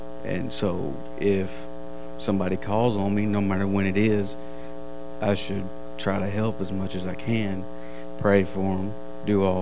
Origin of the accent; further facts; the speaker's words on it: Batesville, Arkansas, United States; We're from Batesville, Arkansas. Our pastor is Troy Harrington.